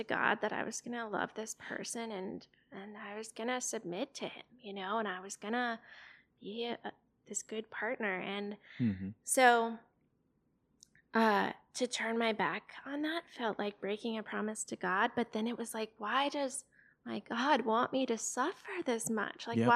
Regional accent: Michigan, United States; up in Michigan, but.

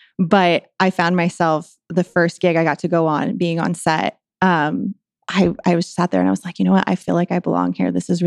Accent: Whittier, California, United States; And I grew up in Whittier. So it's kind of like a suburb of LA. So I've been out here for a while.

